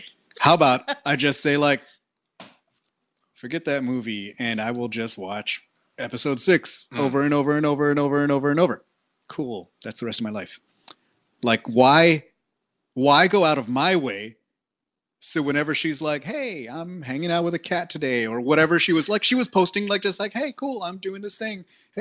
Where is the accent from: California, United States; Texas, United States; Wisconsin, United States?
Texas, United States; Dude, I am from Texas. It is metal as hell.